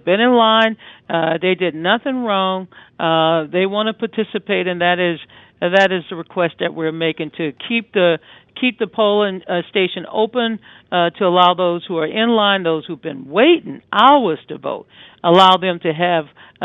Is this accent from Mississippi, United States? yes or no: no; Louisiana, United States; I've even made calls to my home state of Louisiana